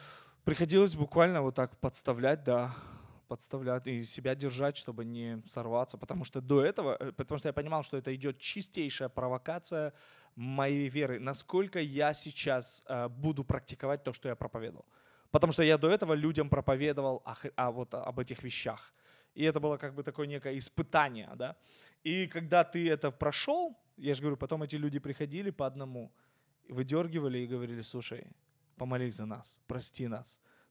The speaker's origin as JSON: {"language": "Russian", "town": "Izmail", "region": "Odesa Oblast", "country": "Ukraine", "tie": "born or raised there", "said": "И вот я в Измаиле, я тогда жил в Измаиле, где я вырос, я работал в МРЭО."}